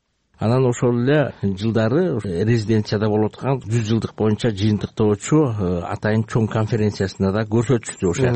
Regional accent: Kochkor, Naryn Region, Kyrgyzstan; Мага бул тема бала кезимден эле тааныш. Ошо кочкор жеринде чоңоюп өстүм.

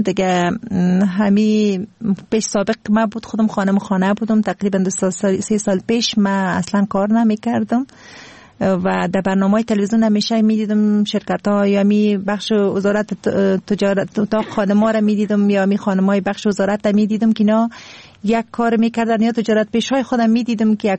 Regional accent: Kabul, Afghanistan; خودم از کابل هستم

